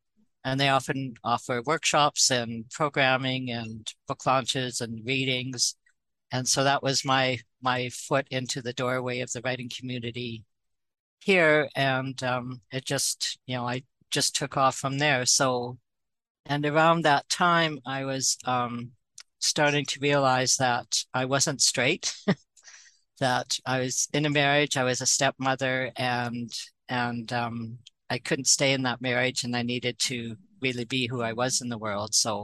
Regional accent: Canada; because I'm Canadian

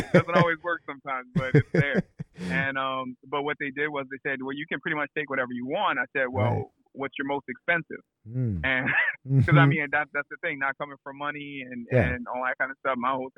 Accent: New Orleans, Louisiana, United States; I am from New Orleans, Louisiana.

